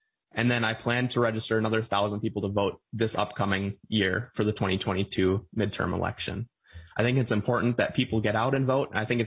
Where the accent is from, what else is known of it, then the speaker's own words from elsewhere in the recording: Butterfield, Minnesota, United States; now in Eagle Lake, United States; I grew up in Butterfield, Minnesota, which for people who don't know that, it's a small city about 45 minutes southwest of Mankato. And I currently live in Eagle Lake.